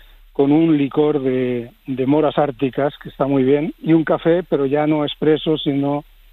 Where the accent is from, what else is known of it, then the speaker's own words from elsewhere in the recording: Valencian Community, Spain; yo soy valenciano